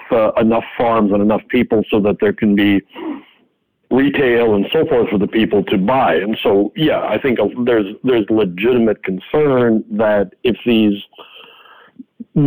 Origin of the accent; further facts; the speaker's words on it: Minnesota, United States; it reminds me of my days growing up in Minnesota